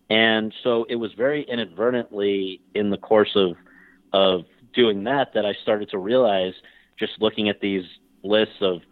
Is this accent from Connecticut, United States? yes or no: yes; New Haven, Connecticut, United States; I am from New Haven, Connecticut.